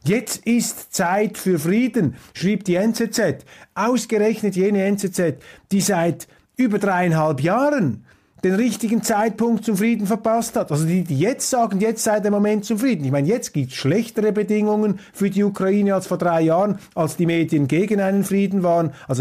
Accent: Switzerland; So lange gibt es jetzt die Demokratie dort auch noch nicht, wie bei uns in der Schweiz.

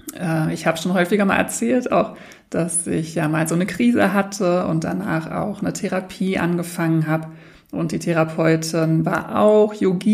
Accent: Berlin, Germany; Und ich bin in Berlin aufgewachsen. Es gibt ja auch Teile in Deutschland, die religiöser geprägt noch sind, aber ich bin halt eher in so einem ja, in so einer Atmosphäre aufgewachsen, wo Religion

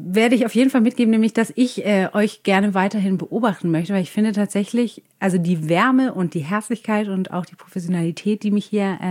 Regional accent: Munich, Bavaria, Germany; Ich komme eigentlich aus München und hatte gar keine Ahnung von Heilbronn.

